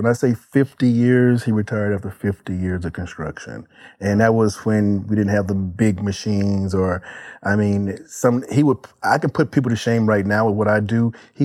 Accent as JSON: {"language": "English", "region": "Mississippi", "country": "United States", "said": "I was from Mississippi, small town."}